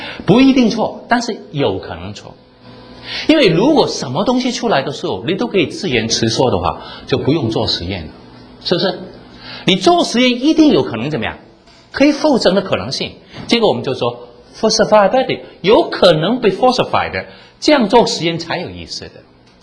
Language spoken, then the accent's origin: Chinese; China; 世界上有很多人说啊，中国人跟犹太人很像的，他们也说我们中国人很聪明的啊，但是更聪明是他们。